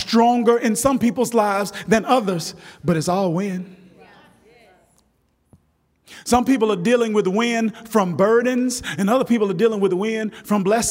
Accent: Kilmichael, Mississippi, United States; And I grew up in Kilmichael, Mississippi, and they would say it like this, pressure bust a pipe.

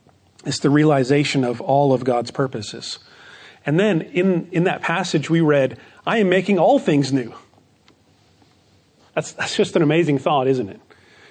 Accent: Phoenix, Arizona, United States; or I grew up in Phoenix, Arizona.

